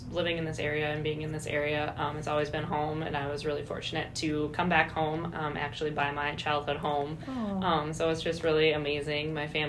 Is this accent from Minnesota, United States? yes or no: yes; Ashby, Minnesota, United States; Yeah, so I'm from Ashby. I grew up on a small hobby farm in the country around here.